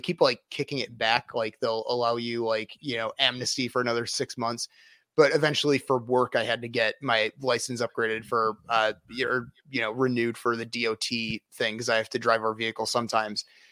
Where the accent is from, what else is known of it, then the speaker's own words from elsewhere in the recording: Rockford, Illinois, United States; My parents are from Des Plaines. I'm from the Rockford area.